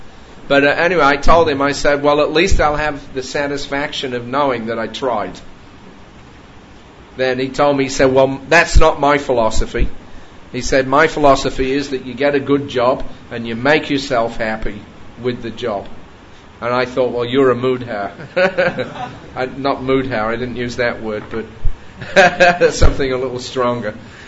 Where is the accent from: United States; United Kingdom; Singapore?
United Kingdom; England; moved away as an adult; now in Australia; I was born and brought up in England and I emigrated in 1971 to Australia.